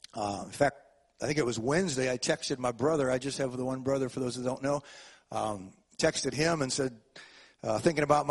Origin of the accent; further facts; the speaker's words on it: St. Louis, Missouri, United States; Growing up in South St. Louis on Humphrey Street, we had Mr. Schlottman that lived across the street from me.